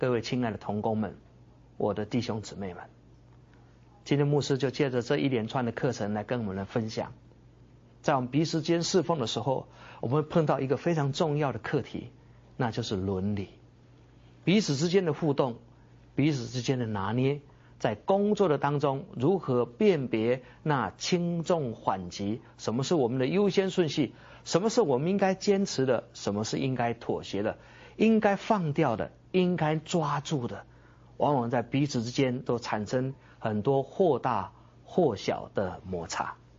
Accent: Taiwan; 我出生在一个公务人员的家庭，公务人员家庭在台湾这样成长的背景过程当中，说要富有没有，可是至少我们还有一份安定的工作

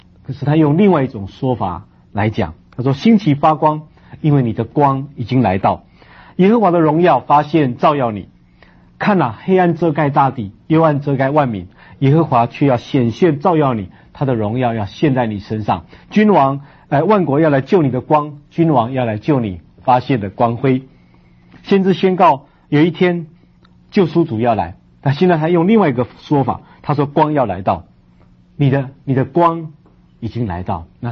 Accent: China; 我们中国人认为运可以改，命没办法改

